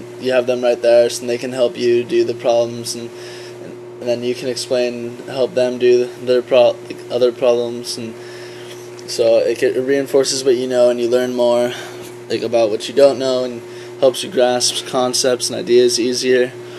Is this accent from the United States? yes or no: yes; San Diego, California, United States; I'm from San Diego. I was born and raised here.